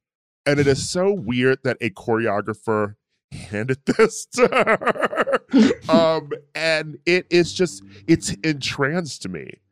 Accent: Midwest, United States; now in California, United States; Maybe it's because I'm from the Midwest, but you know, like, I remember wearing mittens

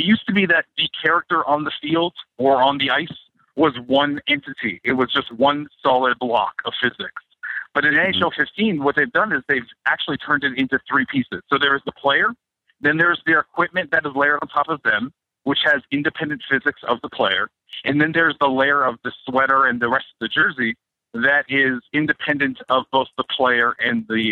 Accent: Canada; as a Canadian.

